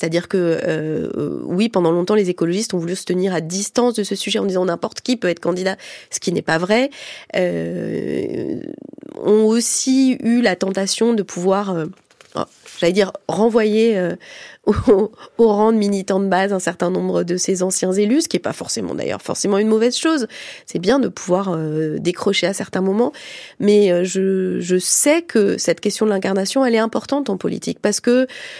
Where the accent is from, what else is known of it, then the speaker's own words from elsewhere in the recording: France; en tant que Française, parce que j'aime mon pays